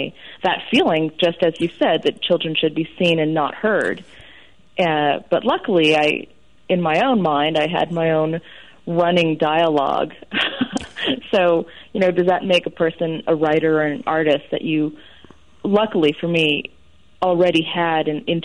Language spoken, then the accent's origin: English; San Francisco, California, United States; I grew up in San Francisco, and we did not live in a Chinese part of town, even though we went to Chinatown on the weekends